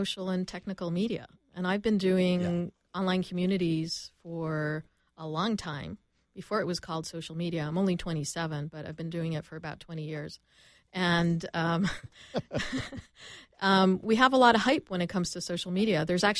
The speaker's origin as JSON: {"language": "English", "country": "Canada", "accent": "Canadian", "said": "There's my Canadian accent coming out."}